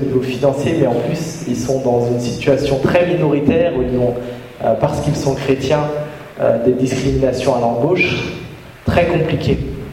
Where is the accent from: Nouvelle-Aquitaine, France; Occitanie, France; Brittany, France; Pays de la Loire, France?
Brittany, France; Rennes; moi je viens de Rennes.